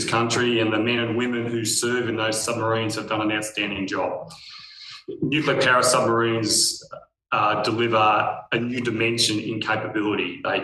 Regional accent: South Australia, Australia; born there; I was born in South Australia

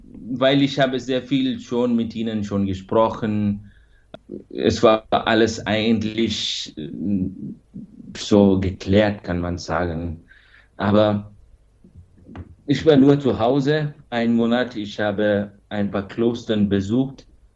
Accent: Bengaluru, Karnataka, India; German is a second language; moved away; Ich komme eigentlich aus Bengaluru, Südindien, von dieser Pfarrei. Und die Pfarrei heißt St. Anthony's Parish. Das ist eine franziskanische Pfarrei.

